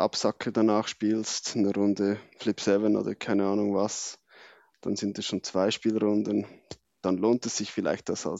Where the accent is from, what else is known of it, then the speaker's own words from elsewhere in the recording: Switzerland; Als Schweizer ist man doch auch ein bisschen französisch unterwegs.